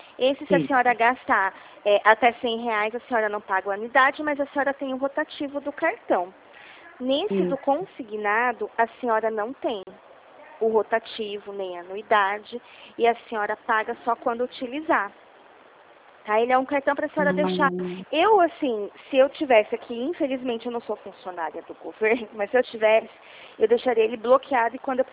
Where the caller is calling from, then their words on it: Dracena, São Paulo, Brazil; eu sou aqui de Dracena, do Santander, aqui de Dracena.